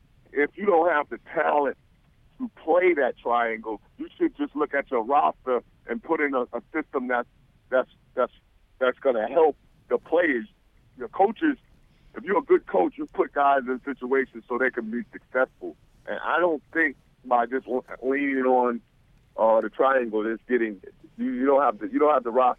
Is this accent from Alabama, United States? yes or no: no; New York, United States; You know, if I'm from New York, my mother wanted me to be a Knicks